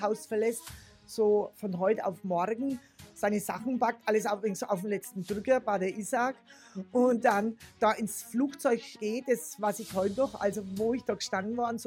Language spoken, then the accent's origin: German; Bavaria, Germany; Wir kommen aus dem Frankenland